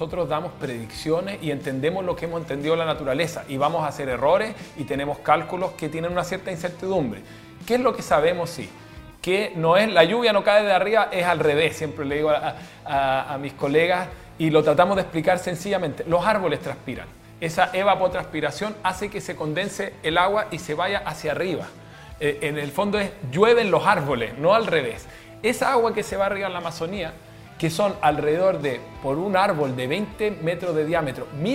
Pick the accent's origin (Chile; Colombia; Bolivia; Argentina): Chile; Como chilenos sabemos lo que es tener falta de agua.